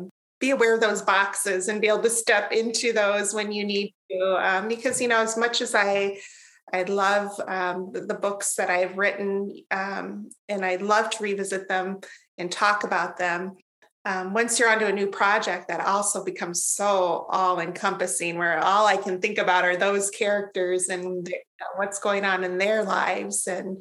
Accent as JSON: {"language": "English", "region": "Iowa", "country": "United States", "tie": "born or raised there", "said": "We take a trip out of Iowa, although there's some basis in Iowa, so I'm not neglecting my home state entirely"}